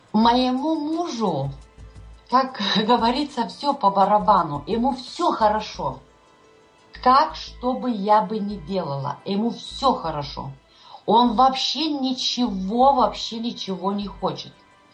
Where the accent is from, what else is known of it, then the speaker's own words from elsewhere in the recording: Lithuania; now in Ireland; Мы с мужем, с семьей сейчас живем в Ирландии. Мы сами из Литвы.